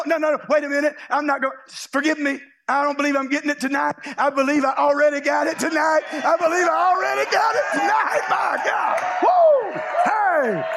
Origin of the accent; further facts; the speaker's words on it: Louisiana, United States; You know, I'm from Louisiana. We call it Tabasco.